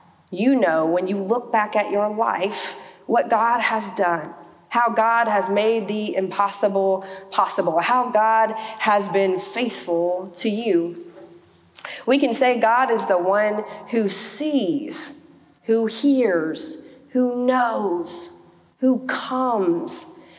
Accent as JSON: {"language": "English", "town": "Birmingham", "region": "Alabama", "country": "United States", "tie": "born or raised there", "said": "a short trip to my house where I grew up in Birmingham"}